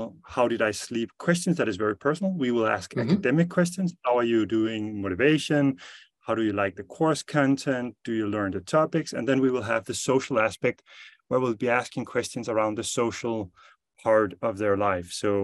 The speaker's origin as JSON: {"language": "English", "country": "Denmark", "said": "I'm from Denmark. Father of three boys"}